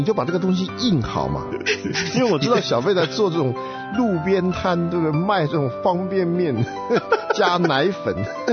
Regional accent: China; 那我们中国人如果有一个习惯啊，照着圣经来理解，那我们就会有答案。

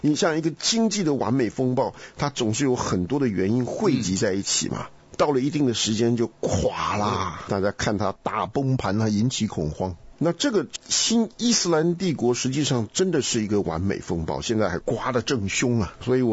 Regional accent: Taiwan; accent: Taiwanese Mandarin

